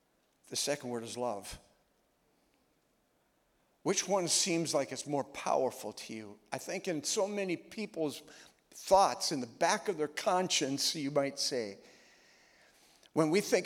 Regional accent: Minnesota, United States; any place that you go in the nation right now, and you just tell them that I'm from Minnesota, they look at you and they go, oh, as though it's a difficult place.

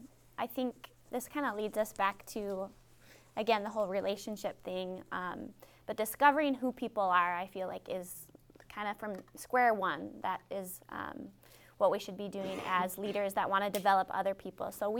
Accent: North Dakota, United States; at the church I grew up at in North Dakota

